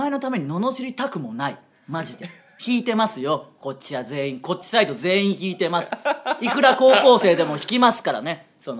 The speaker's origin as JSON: {"language": "Japanese", "region": "Okayama", "country": "Japan", "tie": "born or raised there", "said": "ぜひ岡山の、我々の地元岡山のみんなも広島に行ってみてほしいですね"}